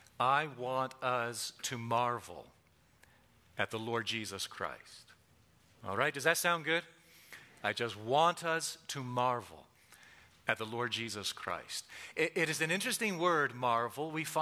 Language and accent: English; Ontario, Canada; now in United States; I mean, growing up in Southern Ontario, Boston, Philadelphia, New York, sounded like they were speaking a different language. And for the past 15, 16 years, we've lived in Texas.